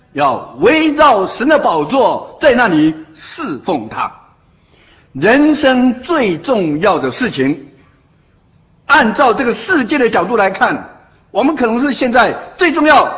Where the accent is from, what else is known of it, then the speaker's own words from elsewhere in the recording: China; 我常说，我们中国人啊，哇，很会读书